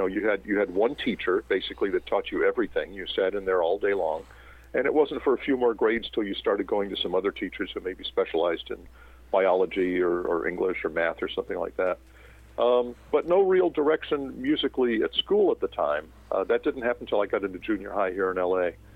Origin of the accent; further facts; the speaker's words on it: Phoenix, Arizona, United States; also born or lived in Chicago; I was really young when we left Chicago, so I don't have many memories of that. I grew up really in Phoenix, starting in about 1960, and we lived there through 68